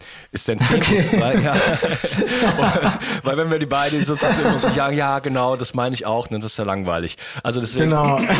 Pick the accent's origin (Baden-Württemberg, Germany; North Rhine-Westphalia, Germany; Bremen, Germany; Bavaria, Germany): North Rhine-Westphalia, Germany; Wuppertal; wenn ich zum Beispiel nach Wuppertal fahre. Jetzt nichts gegen Wuppertal, meine alte Heimatstadt.